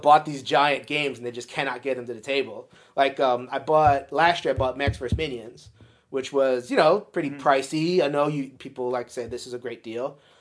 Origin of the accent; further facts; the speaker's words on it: New York City, New York, United States; So I'm from New York City. And I was a player in the local game groups, the Complete Strategist, the Brooklyn Strategist, anything with the name Strategist in it, basically.